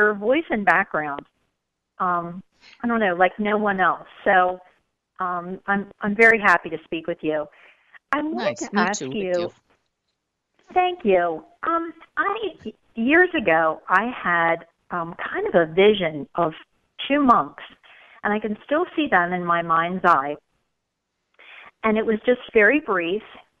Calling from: Rehoboth Beach, Delaware, United States; Oh, that's great. Yeah, I'm in Rehoboth Beach.

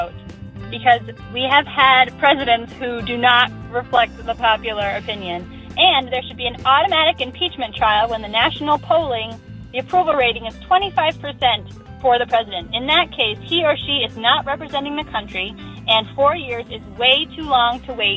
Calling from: Evanston, Illinois, United States; I'm calling from Evanston, Illinois.

